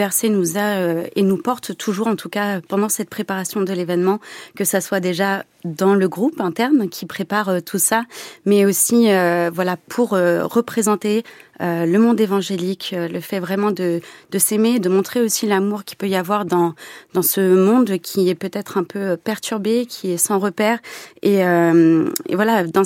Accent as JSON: {"language": "French", "region": "Normandy", "country": "France", "said": "Alors moi, je viens de Normandie, dans ce beau pays qu'est la Normandie."}